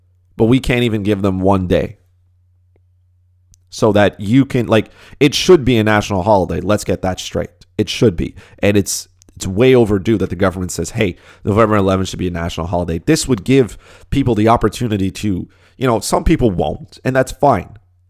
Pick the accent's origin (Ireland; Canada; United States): Canada; But your first assumption is Canadians are nice people. And that's what we are. That's what being Canadian is about.